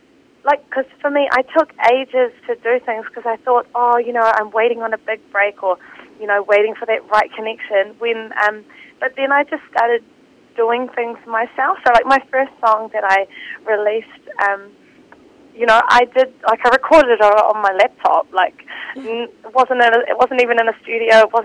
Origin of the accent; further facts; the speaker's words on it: Auckland, New Zealand; also born or lived in Northland; spent lots of my time growing up in Auckland and with school and everything